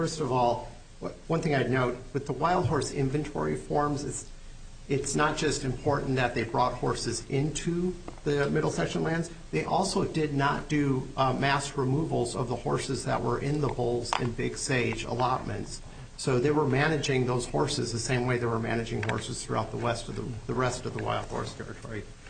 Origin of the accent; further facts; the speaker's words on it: Los Angeles, California, United States; Well, I'm from Los Angeles, Your Honor.